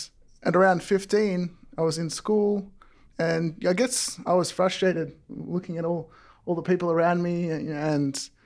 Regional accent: Melton, Victoria, Australia; So originally I'm from the Western suburbs in Victoria, Australia.

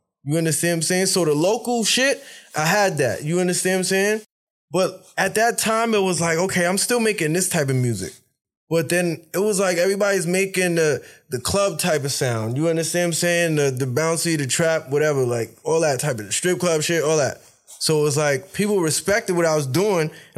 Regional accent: New York, United States; Like, just awesome being a New Yorker.

